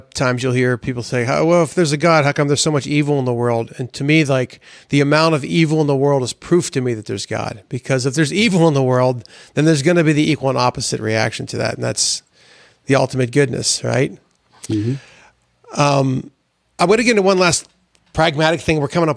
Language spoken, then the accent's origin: English; Pittsburgh, Pennsylvania, United States; the perfect example is I'm from Pittsburgh. There's a place outside of Pittsburgh called Charleroi. I'm very familiar with that neighborhood.